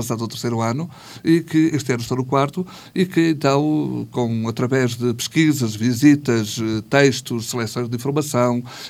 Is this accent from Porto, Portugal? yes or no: yes; Lousada, Porto, Portugal; Cristelos é uma das freguesias sede do concelho, de onde eu sou natural